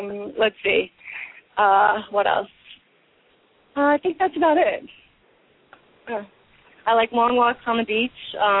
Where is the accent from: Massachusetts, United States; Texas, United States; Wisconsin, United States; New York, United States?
New York, United States; Like, I'm from New York. I want to see it legal.